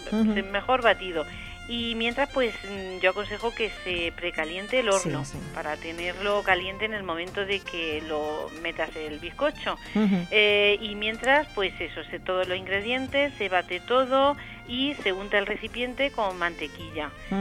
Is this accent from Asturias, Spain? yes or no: no; Andalusia, Spain; Yo, como andaluza que soy...